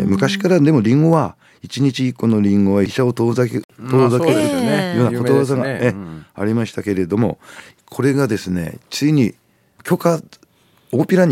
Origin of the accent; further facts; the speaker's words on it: Hirosaki, Aomori, Japan; born there; 私は昭和26年3月に弘前に生まれました。